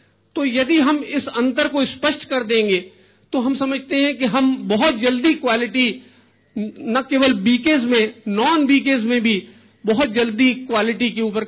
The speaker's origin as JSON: {"language": "Hindi", "town": "Jabalpur", "region": "Madhya Pradesh", "country": "India", "said": "जबलपुर से हूं, 2003 से ज्ञान में हूं."}